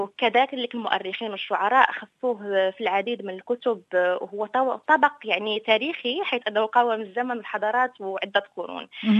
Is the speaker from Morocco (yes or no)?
yes; Morocco; واللبن عندنا هو شبيه كثير للبن العيران الا انه بس اقل ملوحه. وعندنا بالمغرب بايام الصيف بيكون عربات يعني بالشوارع